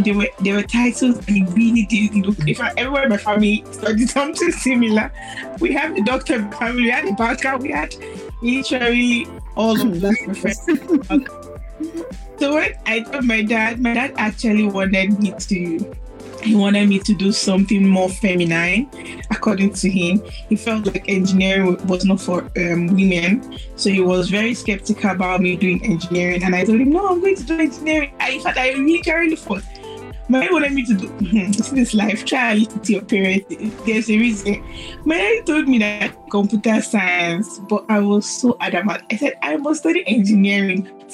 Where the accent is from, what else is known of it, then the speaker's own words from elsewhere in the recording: Lagos, Nigeria; I grew up in Orochukwu, Lagos, and that area, if you would know that area is kind of rough, you know, they always have like a lot of issues going on there, fights and all of that.